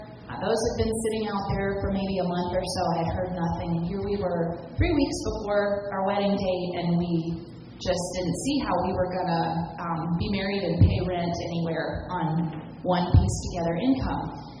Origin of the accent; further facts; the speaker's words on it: Ohio, United States; I have to tell you that we're from Ohio and I'm only here today.